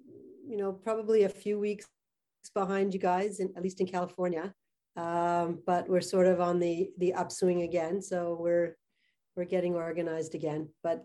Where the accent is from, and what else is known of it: Montreal, Quebec, Canada; born or raised there